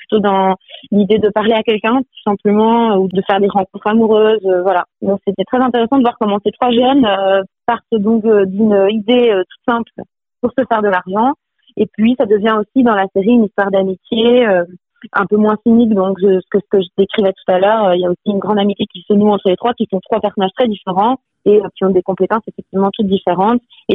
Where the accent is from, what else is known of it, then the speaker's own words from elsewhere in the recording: Switzerland; surtout que moi j'ai grandi en Suisse, donc j'avais jamais même vu un Minitel de mes propres yeux.